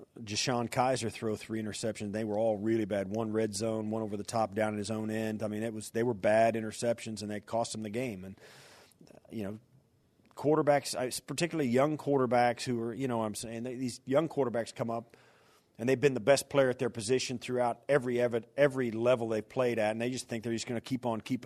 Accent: Kansas, United States; yeah, I grew up in Kansas, and when I grew up, there was not an ice rink in the state.

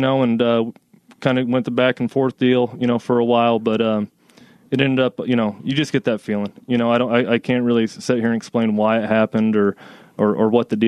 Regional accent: Iowa, United States; also born or lived in Indiana / Chicago; You know, that's growing up in Iowa ever since high school, going to Purdue in college, and then starting off in Chicago.

